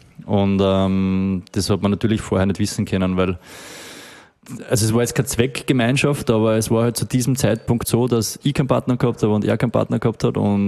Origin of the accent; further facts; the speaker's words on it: Steyr, Upper Austria, Austria; Ich komme halt momentan 5-mal vielleicht im Jahr nach Steyr. Also ich bin aus Steyr